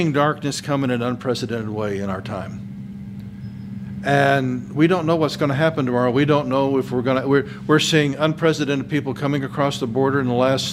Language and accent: English; United States; You know, before I'm an American, I'm a citizen of the kingdom of God.